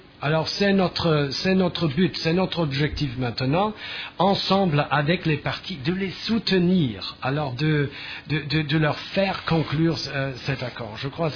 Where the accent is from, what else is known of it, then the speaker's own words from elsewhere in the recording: Germany; French is a second language; Je viens de l'Allemagne.